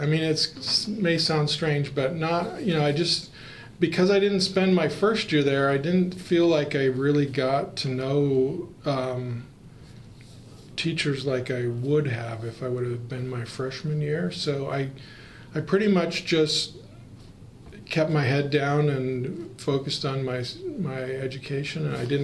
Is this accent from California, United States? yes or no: no; Pendleton, Oregon, United States; born there; I was born in Pendleton, Oregon.